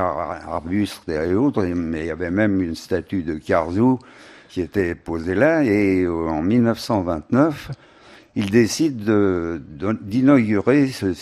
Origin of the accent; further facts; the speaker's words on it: Paris, Île-de-France, France; Je suis né à Montmartre il y a 84 ans. Vous voyez, j'ai jamais quitté le village.